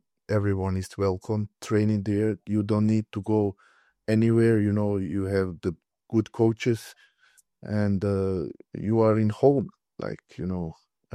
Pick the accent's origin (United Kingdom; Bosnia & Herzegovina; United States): Bosnia & Herzegovina; English is a second language; moved away; Like, I came from Bosnia with 100 euro, man. It was really tough life.